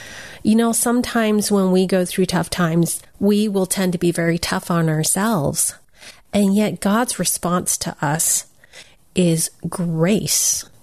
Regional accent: United States; I'm Chinese American, and there's an instrument that I started learning to play

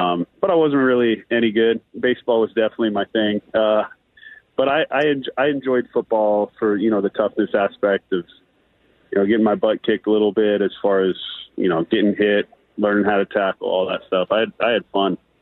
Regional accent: Seattle, Washington, United States; Yeah, born and raised in Seattle, so it's a childhood dream come true.

